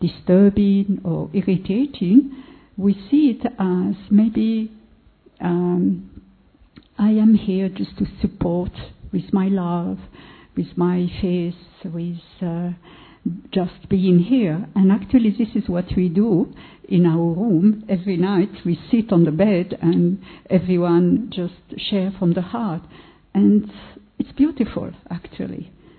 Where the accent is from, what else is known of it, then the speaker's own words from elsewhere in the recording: Oman; English is a second language; from Oman.